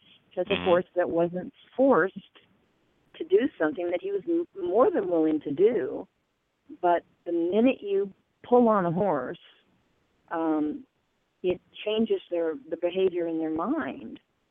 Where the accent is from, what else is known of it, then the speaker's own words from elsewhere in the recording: Paso Robles, California, United States; And she came back to the United States and happened to have a clinic in my hometown of Paso Robles.